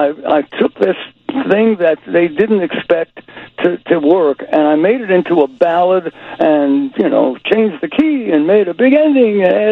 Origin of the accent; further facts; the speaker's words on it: Brooklyn, New York, United States; accent: Brooklyn; You think my Brooklyn accent made that happen?